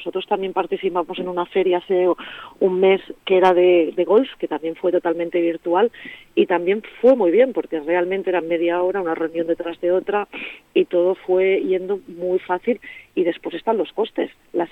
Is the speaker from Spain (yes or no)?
yes; Spain; A ver, nosotros somos españoles.